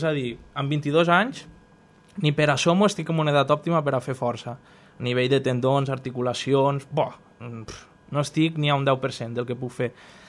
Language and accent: Catalan; Móra la Nova, Catalonia, Spain; som tots de Mora Nova i Mora d'Ebre